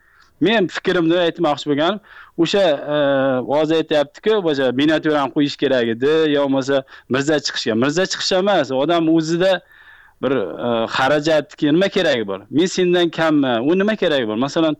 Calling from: United States; Biz Amerikadan. Amerikada istimot qilaman.

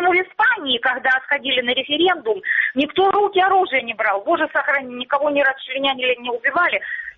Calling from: Luhansk Oblast, Ukraine; Здравствуйте, Луганщина

